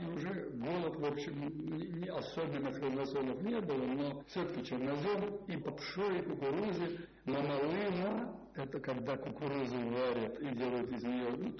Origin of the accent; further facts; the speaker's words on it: Moscow, Russia; А я москвич, я приехал уже